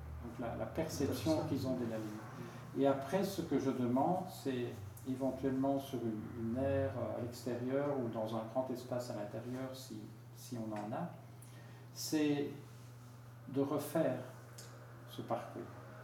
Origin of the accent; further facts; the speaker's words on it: Liège, Wallonia, Belgium; now in Brussels, Belgium; Donc je venais de Liège à Bruxelles suivre des cours.